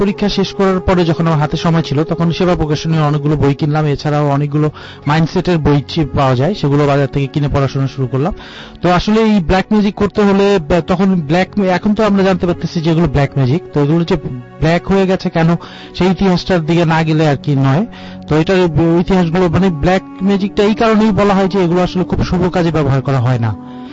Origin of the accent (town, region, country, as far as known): Dhaka, Dhaka Division, Bangladesh; born or raised there